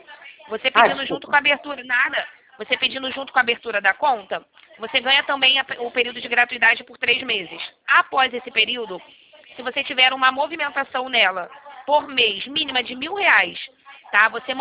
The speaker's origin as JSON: {"language": "Portuguese", "region": "Rio de Janeiro", "country": "Brazil", "said": "Sou do Rio de Janeiro."}